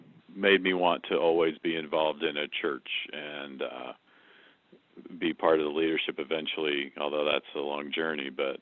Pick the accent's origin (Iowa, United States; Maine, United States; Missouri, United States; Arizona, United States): Missouri, United States; Independence; I grew up in Independence, Missouri, on the western side of that community where we were actually at the time in the Kansas City School District.